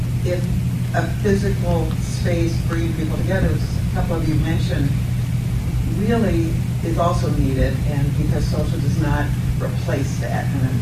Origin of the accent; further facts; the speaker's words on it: Chicago, Illinois, United States; I'm actually from Chicago.